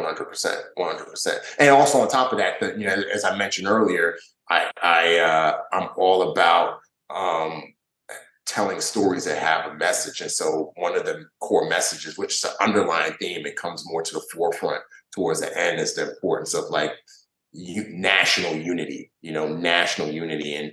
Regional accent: Nigeria; the character's from Nigeria, just like I was from Nigeria.

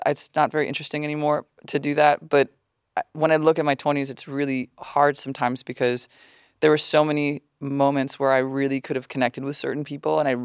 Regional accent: United States; And the way to do that... growing up in the United States was their status.

